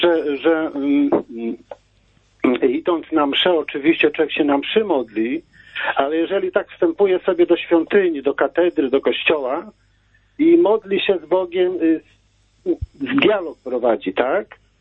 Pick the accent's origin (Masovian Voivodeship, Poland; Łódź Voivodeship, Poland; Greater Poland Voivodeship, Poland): Łódź Voivodeship, Poland; Skierniewice; Ja jestem z okolic Kierniewic.